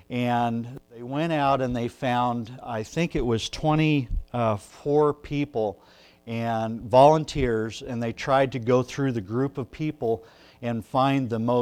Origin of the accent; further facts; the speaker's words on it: Nebraska, United States; I'm from Nebraska. I was raised in a small town, small church, by a very godly family.